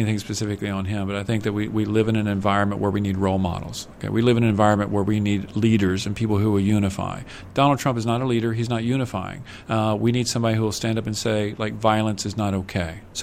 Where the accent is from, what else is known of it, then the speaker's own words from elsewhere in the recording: Alabama, United States; Well, first and foremost, I'm from Alabama as well originally. Okay, I grew up in Alabama.